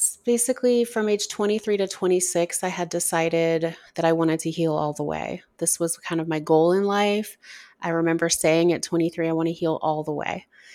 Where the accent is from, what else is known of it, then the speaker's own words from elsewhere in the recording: New Orleans, Louisiana, United States; now in Colorado, United States; I have a daughter, live in Colorado, but I'm from New Orleans.